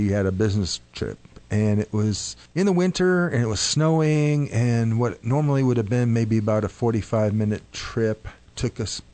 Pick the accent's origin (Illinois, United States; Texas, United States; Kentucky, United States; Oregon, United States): Illinois, United States; Chicago; born there; I was born in Chicago, lived there about a year and a hal